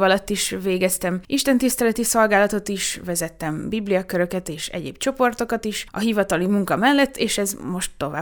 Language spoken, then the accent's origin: Hungarian; Kisújszállás, Jász-Nagykun-Szolnok, Hungary; Kisújszálláson, az én szülővárosomban, otthonomban